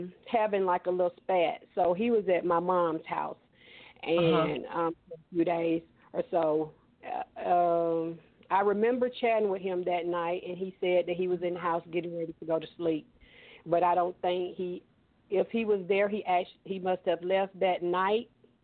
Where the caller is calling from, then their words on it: Georgia, United States; I'm calling from Georgia.